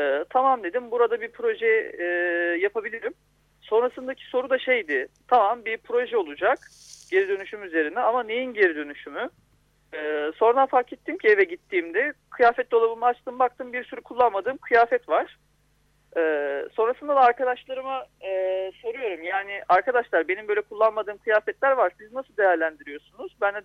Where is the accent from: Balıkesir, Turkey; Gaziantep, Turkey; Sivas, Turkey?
Balıkesir, Turkey; Balıkesirliyim ben de.